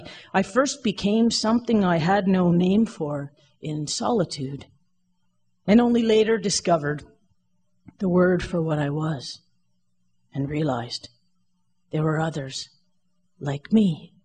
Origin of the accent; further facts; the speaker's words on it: Canada; Now, I'm Canadian.